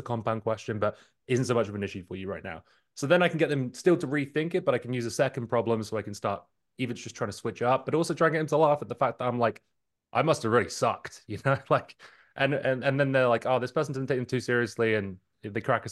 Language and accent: English; Maine, United States; born there; I'm not even British. This is all fake. I was born in Maine.